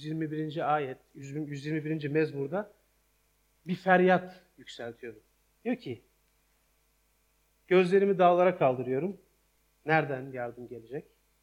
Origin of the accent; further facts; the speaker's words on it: Ankara, Turkey; Ben Ankara'da büyüdüm. Bir dağın kenarındaki bir mahallede Hüseyin Gazi Dağı vardı. Onun dibinde büyüdüm hemen.